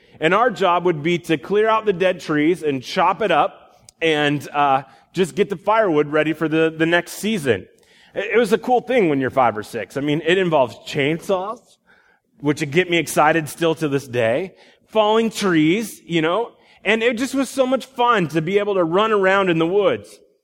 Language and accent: English; Iowa, United States; I grew up in Iowa, and my folks lived on a small acreage.